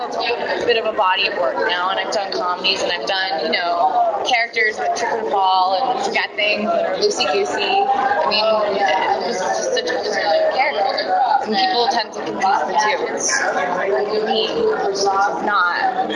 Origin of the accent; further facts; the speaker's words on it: Newfoundland and Labrador, Canada; But I mean, I'm from Newfoundland.